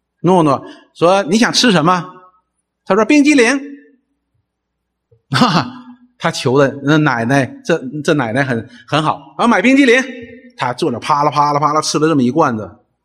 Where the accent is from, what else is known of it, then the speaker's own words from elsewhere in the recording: China; 我们中国人前阶段的时候有一个很流行的词叫保驾护航